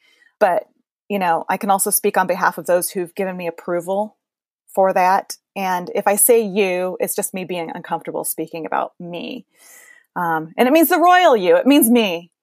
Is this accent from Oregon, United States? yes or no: yes; Portland, Oregon, United States; Portland, Oregon. The beer guzzling, wine sipping, food eating, tree hugging, animal loving, hemp wearing capital of the U.S.